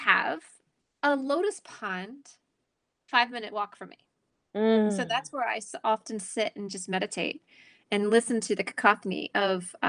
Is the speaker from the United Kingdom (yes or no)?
yes; Scotland, United Kingdom; It's because I am Scottish.